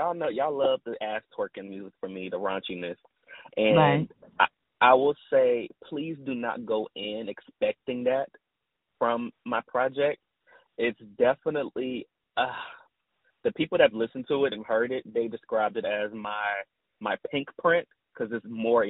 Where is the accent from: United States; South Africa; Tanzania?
United States; Virginia; now in Nashville, United States; I'm originally from Virginia, but I live in Nashville.